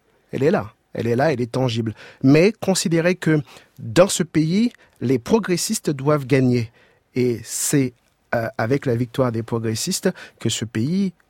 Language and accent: French; Haiti; now in France; Je suis français. Je suis français par le mariage. Et en Haïti, on a décidé que je ne suis plus haïtien.